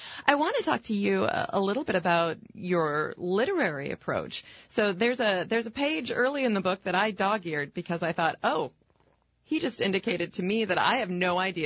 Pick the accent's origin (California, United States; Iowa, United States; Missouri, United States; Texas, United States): Iowa, United States; Cedar Falls; I grew up in Cedar Falls.